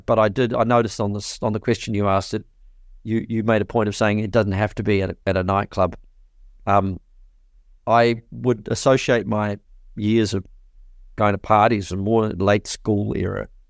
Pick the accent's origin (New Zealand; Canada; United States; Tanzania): New Zealand; Te Awamutu, Waikato; where I grew up in Te Awamutu, in the Waikato in New Zealand